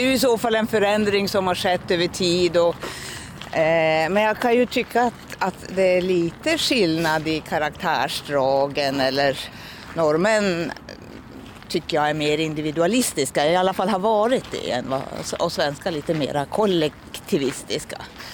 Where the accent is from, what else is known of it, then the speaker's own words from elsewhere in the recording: Norway; moved away as an adult; now in Luleå, Sweden; jag är ju född och uppvuxen i Norge och flyttade till Luleå när jag var i kanske 25 års ålder.